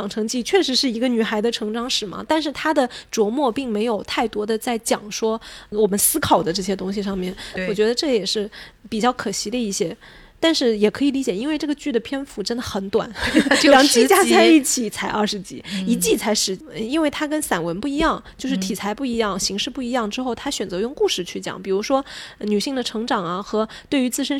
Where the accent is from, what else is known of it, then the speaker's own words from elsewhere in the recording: South China, China; 那尤其是我们生活在南方的小孩，我们自己的母语我们的方言跟普通话是都不搭嘎的